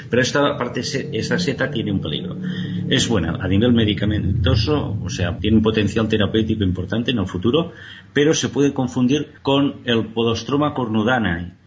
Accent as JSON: {"language": "Spanish", "region": "Catalonia", "country": "Spain", "said": "Mira, en mi tierra, aquí en Cataluña, hicieron un programa"}